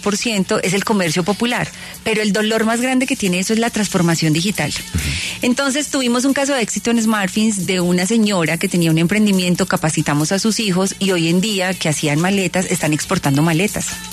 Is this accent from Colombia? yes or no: yes; Medellín, Antioquia, Colombia; born there; yo nací en la Comuna 13 de Medellín